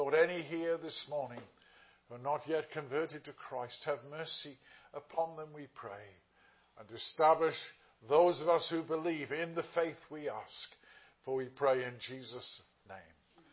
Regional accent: England, United Kingdom; I established I was a pastor from England.

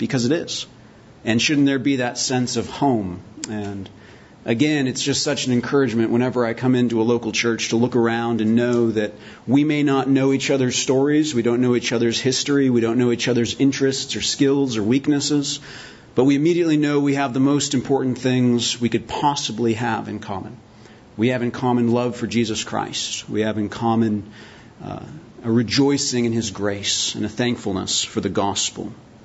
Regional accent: Poulsbo, Washington, United States; also born or lived in Bremerton; I was born in Bremerton, and I was raised in Paulsboro, Washington. I'm a graduate of North Kitsap High School, so this is very much my neck of the woods, as it were.

